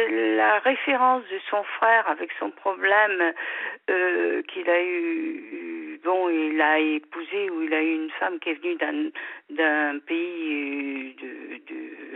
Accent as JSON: {"language": "French", "region": "Brittany", "country": "France", "said": "je ne suis pas française, je suis bretonne."}